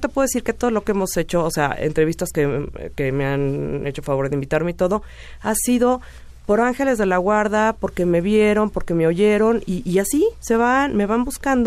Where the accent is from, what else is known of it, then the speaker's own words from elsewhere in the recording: Mexico; ¿Yo qué voy a hacer como mamá, como tanatóloga, como mexicana, digo, como católica, como lo quieras ver, ¿no?